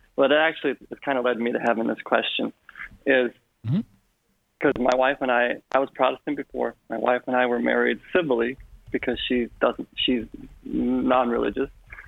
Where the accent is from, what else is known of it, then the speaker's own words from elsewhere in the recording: United States; Oh, but I'm actually from the States originally.